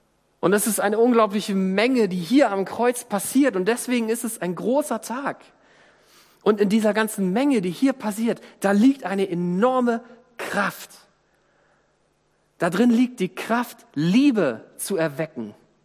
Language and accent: German; Northern Germany, Germany; Ich bin im Norden Deutschlands aufgewachsen